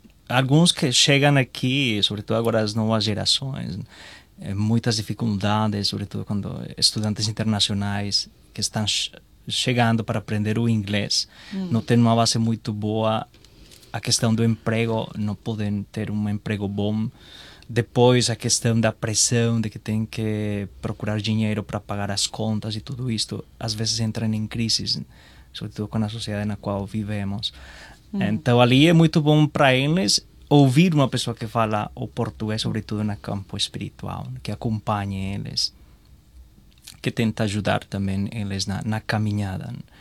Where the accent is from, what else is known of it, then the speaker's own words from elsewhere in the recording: Colombia; Portuguese is a second language; eu sou da Colômbia.